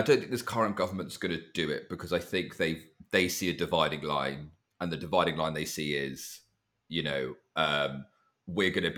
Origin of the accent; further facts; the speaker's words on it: United Kingdom; Well, look, I'm a British Indian, right?